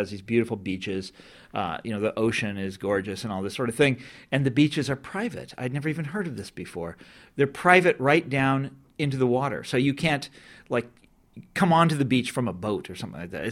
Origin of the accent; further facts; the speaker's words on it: Kansas City, United States; When I was growing up in Kansas City, I never even heard of it. But now I live on the East Coast